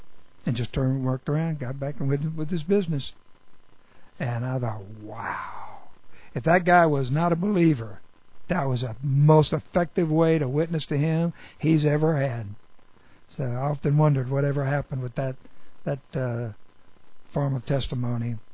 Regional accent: Texas, United States; I said, well, I'm from Texas.

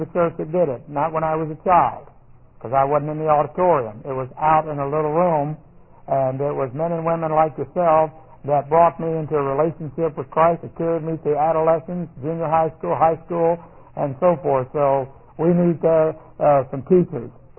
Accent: Houston, Texas, United States; the little church I grew up in Houston

